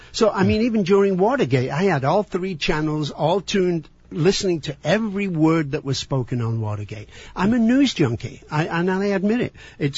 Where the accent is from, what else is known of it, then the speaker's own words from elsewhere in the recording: Manchester, North West England, United Kingdom; I'm from Manchester, and it's only 180 odd miles from Scotland.